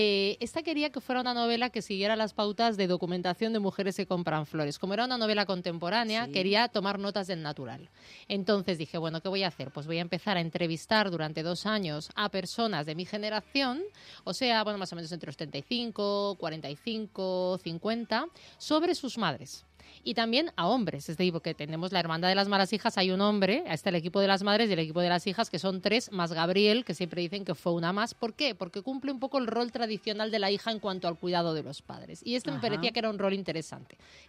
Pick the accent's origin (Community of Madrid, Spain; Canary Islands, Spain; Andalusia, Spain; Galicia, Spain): Community of Madrid, Spain; Madrid; also born or lived in Barcelona; Bueno, es que estoy criada en Madrid. Madrid, soy la única barcelonesa de mi familia. Tengo familia, pero lejana en Barcelona.